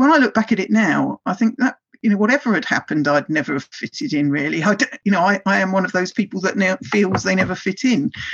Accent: London, United Kingdom; And the estate where we lived was, I was among people that were from slum clearance from the East End of London. And I then moved to a very smart area where my accent was wrong.

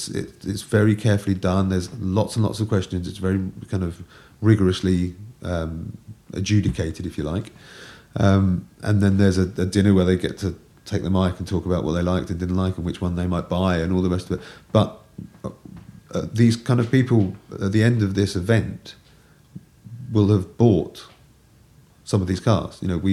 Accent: United Kingdom; because I'm British and I find it terribly difficult

